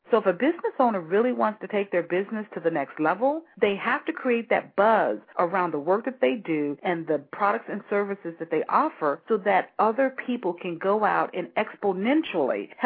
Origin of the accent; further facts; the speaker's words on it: St. Louis, Missouri, United States; back in my hometown of St. Louis, Missouri